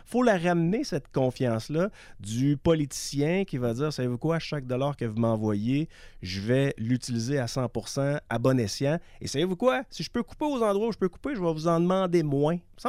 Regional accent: Quebec City, Quebec, Canada; Je viens de Québec, je travaille à la radio.

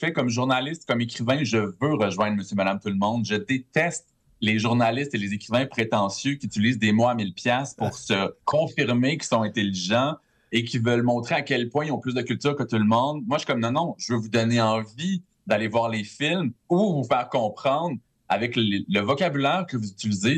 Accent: Quebec, Canada; Moi, j'ai grandi en Abitibi.

